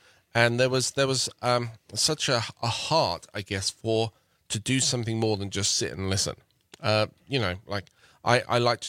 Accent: England, United Kingdom; moved away as an adult; now in United States; Yes, so I'm English, from England. I've emigrated here to the States about 16, 17 years ago. Married with two kids. Love this town.

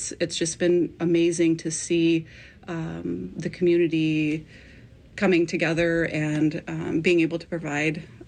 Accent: South Dakota, United States; I come from Standing Rock and Cheyenne River.

